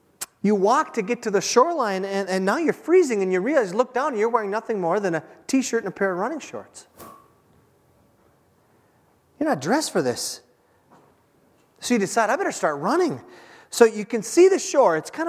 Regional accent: Minnesota, United States; you know, we're from Minnesota, you might be doing that.

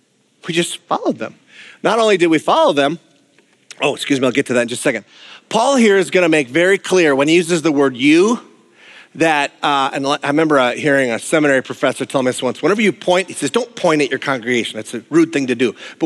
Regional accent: Minnesota, United States; And I know that doesn't sound nice, but I'm from the Iron Range. That's the way we are.

